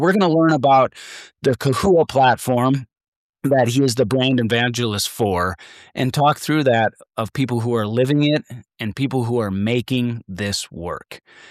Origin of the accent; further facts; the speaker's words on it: North Dakota, United States; now in Colorado, United States; I grew up in North and South Dakota